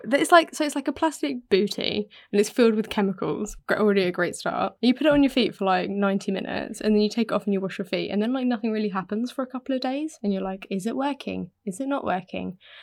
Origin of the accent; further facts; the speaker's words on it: United Kingdom; and I'm British.